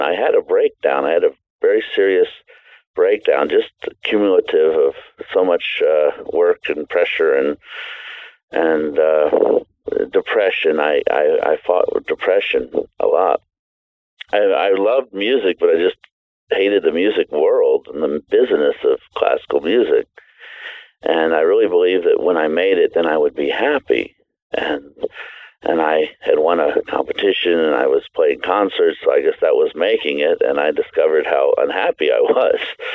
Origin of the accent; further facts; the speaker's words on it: Louisiana, United States; I'm originally from Louisiana. I come from a Jewish background, but secular, not real religious.